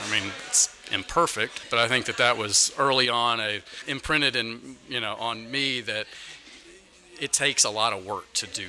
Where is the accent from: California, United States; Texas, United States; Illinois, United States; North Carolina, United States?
Texas, United States; So I'm from the Dallas-Fort Worth area, and so I was up here doing a Washington semester at American University